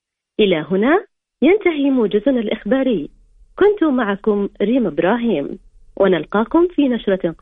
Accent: Egypt; accent: Saudi; now in Dammam, Saudi Arabia; ترى أنا مصرية وأتكلم سعودي

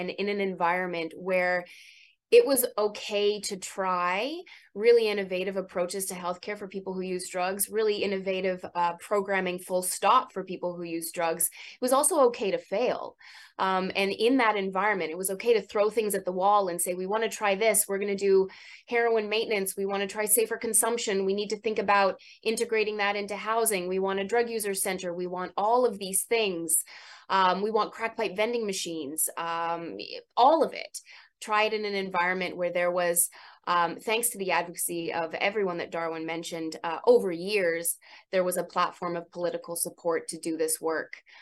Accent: Canada; I am a dual citizen. I was born and raised in Canada

